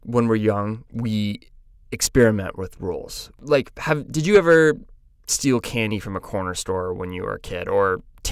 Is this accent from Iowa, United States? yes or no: yes; Des Moines, Iowa, United States